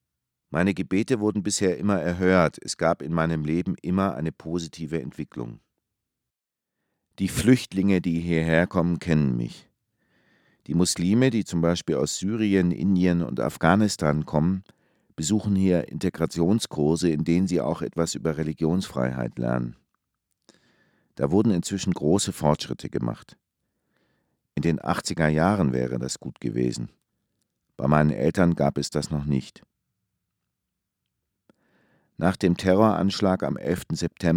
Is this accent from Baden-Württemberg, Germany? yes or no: yes; Baden-Württemberg, Germany; accent: Swabian; Ich bin auf dem Dorf aufgewachsen und spreche Schwäbisch. Hochdeutsch fällt mir sehr schwer.